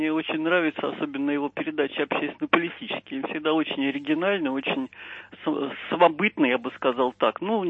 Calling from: Moscow, Russia

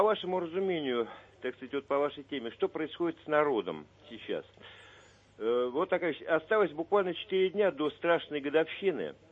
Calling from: Moscow, Russia; из Москвы вас беспокоит

